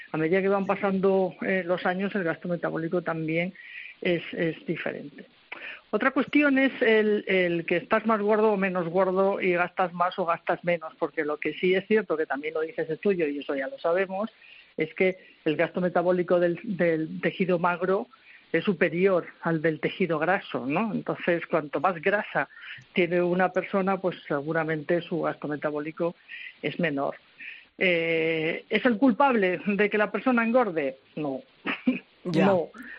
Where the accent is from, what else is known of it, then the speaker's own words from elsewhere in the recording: Madrid, Community of Madrid, Spain; Cuando yo era pequeña yo jugaba todo el día en la calle, yo soy de Madrid, jugaba en la calle.